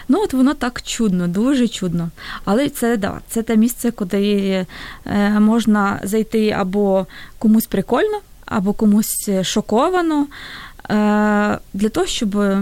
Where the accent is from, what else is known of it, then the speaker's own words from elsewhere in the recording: Western Ukraine, Ukraine; я з Західної України, в нас там